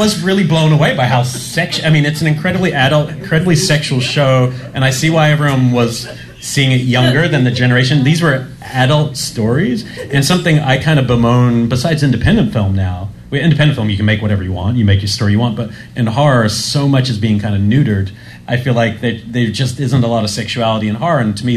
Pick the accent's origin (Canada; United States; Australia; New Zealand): New Zealand; I must have seen the censored version growing up, because I grew up in New Zealand when I would watch these.